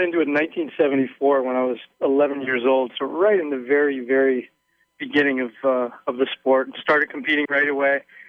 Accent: Kailua, Hawaii, United States; I was raised in Kailua, Hawaii, and had a real advantage, you know, in those early days living here

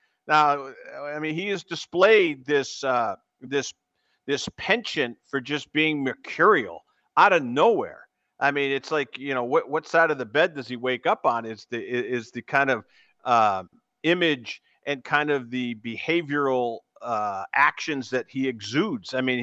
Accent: Greenfield, Massachusetts, United States; Not to be mistaken with my hometown of Greenfield, Massachusetts.

